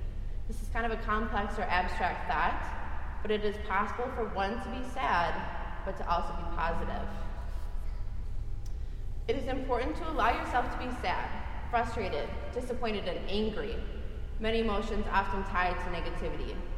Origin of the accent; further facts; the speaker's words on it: Rogers, Minnesota, United States; I am from Rogers, Minnesota. For those of you who aren't sure what that is, it's about 30 minutes northwest of the Twin Cities.